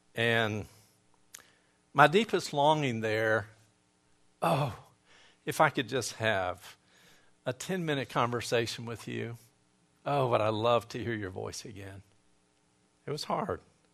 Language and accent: English; Gadsden, Alabama, United States; I went to my hometown of Gadsden.